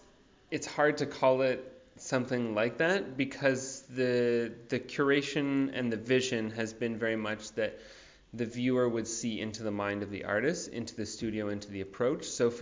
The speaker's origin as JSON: {"language": "English", "town": "Toronto", "region": "Ontario", "country": "Canada", "lives_now": "New York, United States", "said": "I'm originally from Canada, Toronto, Canada, but I'm living in New York right now for about 5 years. And I'm in Berlin for this amazing Urban Nation residency program."}